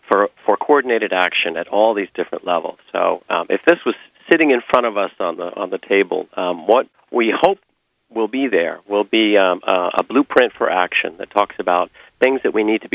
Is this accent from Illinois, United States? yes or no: no; Twin Cities, Minnesota, United States; I'm a Minnesota boy. I grew up in the Twin Cities and worked on the Gunflint Trail